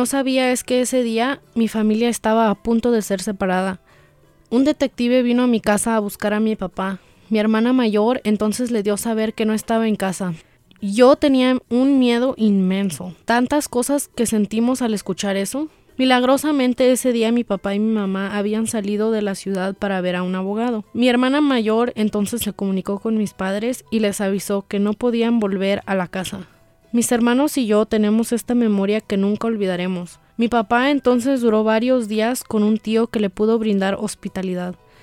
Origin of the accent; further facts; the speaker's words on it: Durango, Mexico; now in United States; Orgullosamente vengo de una familia inmigrante. Venimos desde Durango, México.